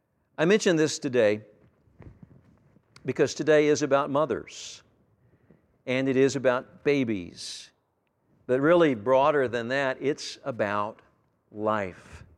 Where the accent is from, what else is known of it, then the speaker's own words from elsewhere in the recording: Amarillo, Texas, United States; she lived in the house next door to where I grew up here in Amarillo.